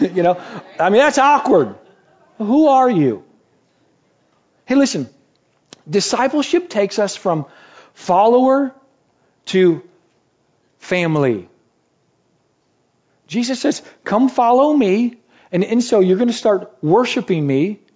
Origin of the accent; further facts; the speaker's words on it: Michigan, United States; And so, because I'm obviously from Michigan.